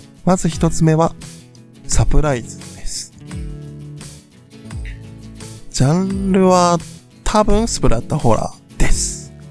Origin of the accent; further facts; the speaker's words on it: Nara, Japan; 言うて僕も出身は奈良なので